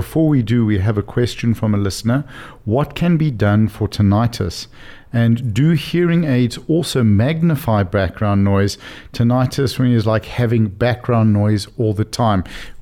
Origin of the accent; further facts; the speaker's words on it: Cape Town, Western Cape, South Africa; I'm from Cape Town, so please excuse me.